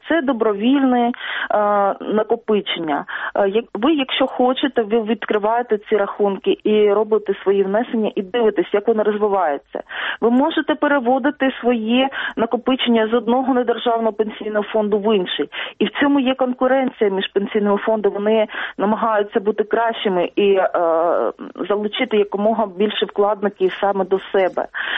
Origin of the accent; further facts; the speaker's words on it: Donetsk Oblast, Ukraine; Так, я родом з Донеччини, я хотіла б якраз своєму земляку навести такий приклад.